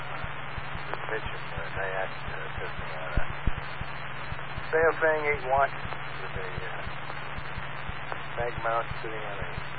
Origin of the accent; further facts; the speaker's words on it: Paramus, New Jersey, United States; I grew up in Paramus, so.